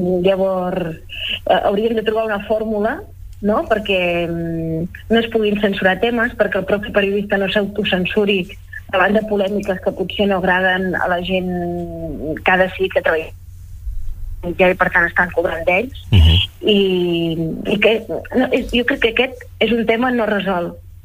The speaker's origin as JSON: {"language": "Catalan", "town": "Figueres", "region": "Catalonia", "country": "Spain", "said": "Bé, jo soc de l'Alt Empordà i soc de Figueres"}